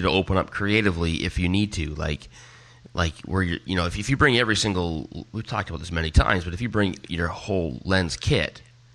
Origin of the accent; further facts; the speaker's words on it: Vancouver, British Columbia, Canada; moved away as an adult; now in Germany; Now, I also felt the same way, being, you know, born and raised in Vancouver and whatnot, and now that I've moved here to Germany, it's a little more rural